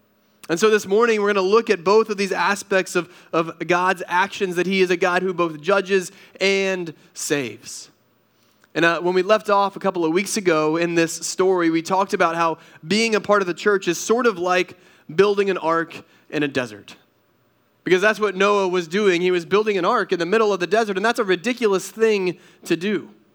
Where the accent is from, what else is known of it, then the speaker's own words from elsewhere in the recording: North Carolina, United States; now in Connecticut, United States; So we're from North Carolina originally, and we have 4 seasons in North Carolina